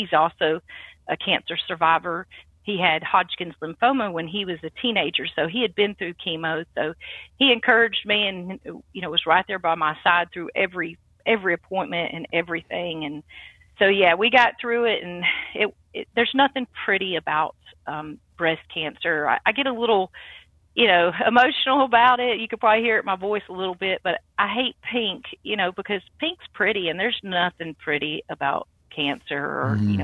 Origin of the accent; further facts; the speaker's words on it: Douglasville, Georgia, United States; I lived near Atlanta. I grew up in Douglasville, and in 2011, I was done with all the concrete and then city life